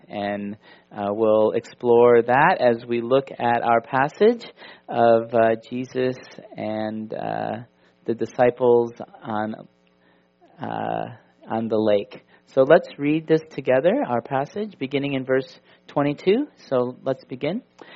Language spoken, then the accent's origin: English; Wisconsin, United States; I remember I have many good memories of my days growing up in Wisconsin, where the local park had a lake